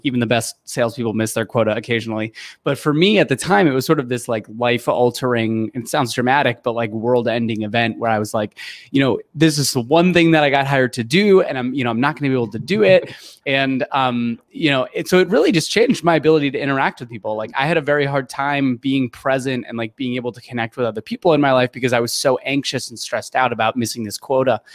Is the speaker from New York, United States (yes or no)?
no; Ohio, United States; now in California, United States; that's why I moved from Ohio, where I'm from and where I went to school, to California, was to work at a startup because that was cool and sexy.